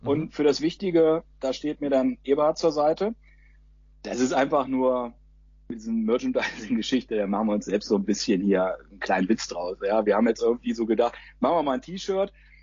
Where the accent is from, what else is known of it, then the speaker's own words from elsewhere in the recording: Lower Saxony, Germany; ich bin im Harz in Niedersachsen aufgewachsen, so circa 50 Kilometer von Braunschweig weg